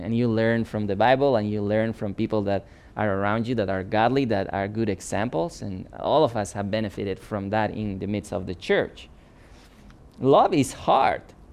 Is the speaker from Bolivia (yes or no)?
yes; Bolivia; English is a second language; I came from Bolivia, okay? And when I grew up, it was not common for me to get the trash regularly